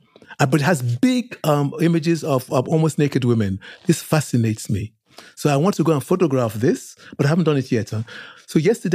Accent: Lagos, Nigeria; also born or lived in Oxford, United Kingdom; I was born in Oxford, very small town, really, in Britain. But I grew up in Lagos. When I was growing up in Lagos in the 50s, it was a relatively small town too, about 500,000 people, but now it's 20 million.

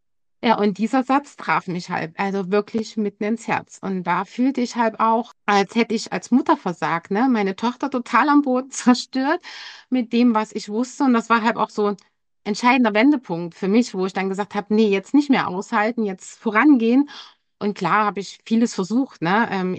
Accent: Altenburg, Thuringia, Germany; now in Munich, Germany; ich komme ja ursprünglich aus Altenburg in Thüringen, wohne aber mit meinem Mann und meinen zwei Kindern schon seit 12 Jahren in München im Stadtteil Solln.

